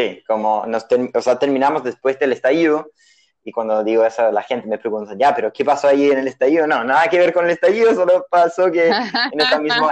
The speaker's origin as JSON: {"language": "Spanish", "country": "United States", "second_language": "Spanish", "lives_now": "Chile", "said": "yo soy gringo, no soy chileno, soy de Estados Unidos y yo vine acá primero de intercambio en la universidad"}